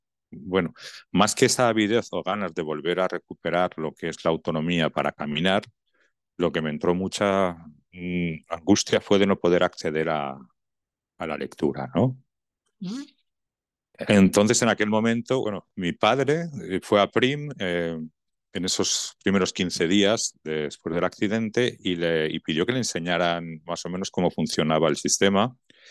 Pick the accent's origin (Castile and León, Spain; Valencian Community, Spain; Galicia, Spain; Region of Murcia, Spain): Valencian Community, Spain; Valencia; born there; soy una persona española de 58 años, nacido en Valencia